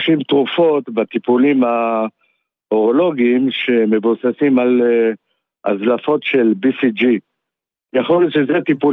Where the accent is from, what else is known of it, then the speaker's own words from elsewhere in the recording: Ramat Gan, Tel Aviv District, Israel; אני מרמת גן